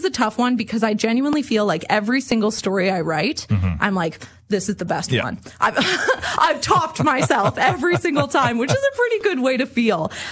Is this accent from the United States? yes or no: no; Leoville, Saskatchewan, Canada; I actually went with an outfitter near Leoville, my hometown, named Devin Beebe.